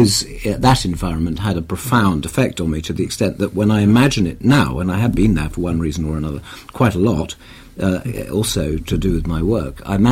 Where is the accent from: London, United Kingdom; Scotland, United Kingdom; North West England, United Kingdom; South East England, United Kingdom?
London, United Kingdom; I can just about say that I come from inner London, because like many people in West London, I was born in Queen Charlotte's Hospital, which is half a road in from the old London County Council boundary.